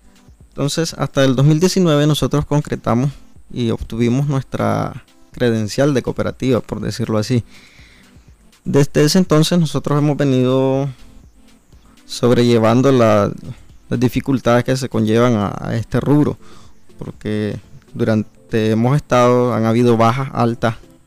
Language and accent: Spanish; Carazo, Nicaragua; somos de Carazo